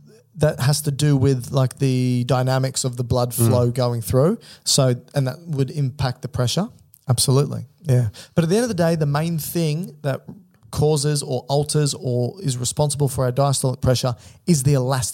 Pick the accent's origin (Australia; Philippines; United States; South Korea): Australia; let's just say we're going to go in kilograms because we're Australian.